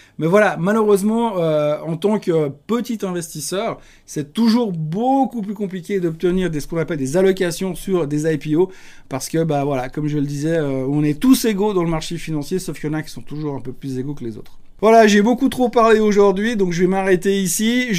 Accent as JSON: {"language": "French", "region": "Geneva", "country": "Switzerland", "said": "Donc moi je suis Genevois, donc je suis au boulot alors que la plupart des gens n'y sont pas. Ici à Genève"}